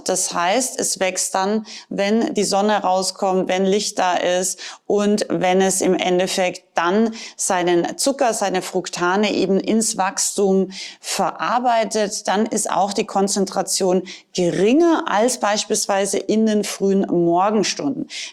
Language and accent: German; Austria; moved away; du weißt vielleicht, ich bin ursprünglich aus Österreich